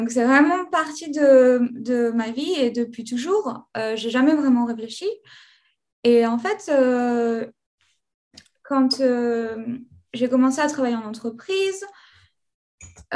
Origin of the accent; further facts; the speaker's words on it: France; now in Stockholm, Sweden; Je suis française, je travaille en Suède